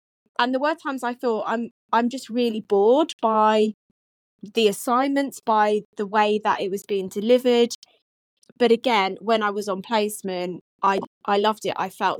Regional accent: Hereford, West Midlands, United Kingdom; also born or lived in Wales; So I was born in Wales, went to school in Hereford.

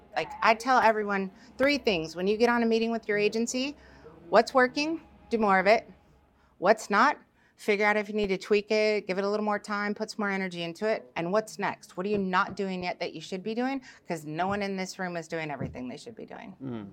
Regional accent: Washington, United States; I'm from Washington.

